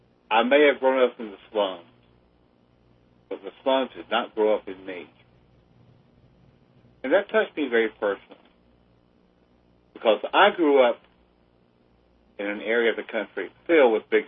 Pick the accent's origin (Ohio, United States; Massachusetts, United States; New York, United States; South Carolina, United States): South Carolina, United States; Camden; that happened in my own situation when I grew up in Camden, South Carolina.